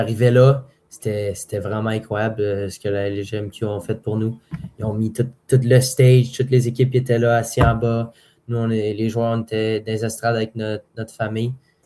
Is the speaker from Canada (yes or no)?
yes; Beaconsfield, Quebec, Canada; Je suis joueur de l'Armada de Blainville-Boisbriand, le numéro 16. Et je viens de Beaconsfield à Montréal.